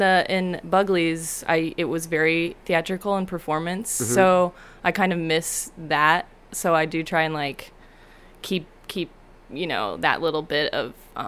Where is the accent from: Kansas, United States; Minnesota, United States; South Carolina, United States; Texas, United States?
Kansas, United States; Wichita; Wichita, Kansas.